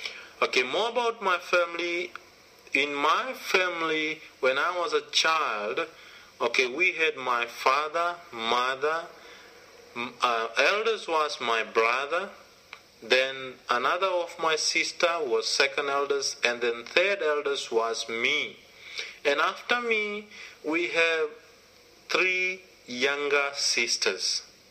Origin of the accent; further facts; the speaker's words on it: Bua, Northern Division, Fiji; I come from Vanua Levu. I was born on the island of Vanua Levu, a place called Bua. And this place is mostly famous for its rice farming. We mostly do rice farming there.